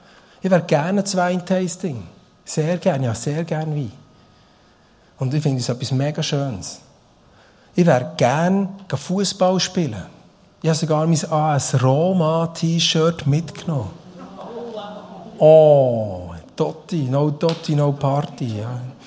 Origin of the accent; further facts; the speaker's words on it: Bern, Switzerland; moved away as an adult; now in Schaffhausen, Switzerland; Ich komme ja aus dem Emmental. Ich bin dort aufgewachsen, dort 30 Jahre gelebt, ich habe dort in der Kirche gearbeitet, 10 Jahre lang, das geholfen aufbauen, ich habe dort Freunde und Familie. Und ich bin aber auf Schaffhausen gezügelt.